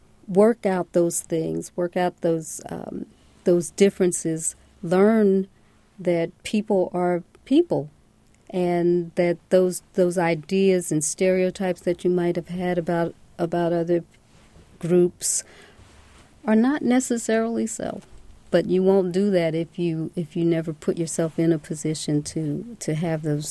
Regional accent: Philadelphia, Pennsylvania, United States; As a matter of fact, most of the elementary and, at that time, it was junior high, schools that I went to were integrated.

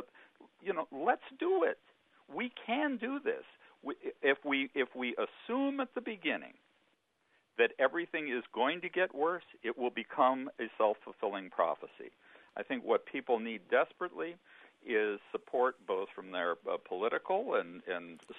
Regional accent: Midwest, United States; I grew up in the Midwest along the Great Lakes, along the shore of Lake Erie, in a time when, as a kid, I couldn't go swimming in the lake

